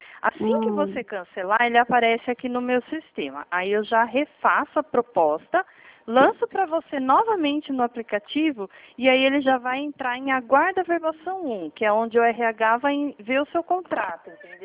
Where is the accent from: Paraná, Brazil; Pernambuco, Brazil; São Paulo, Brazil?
São Paulo, Brazil; Eu sou de São Paulo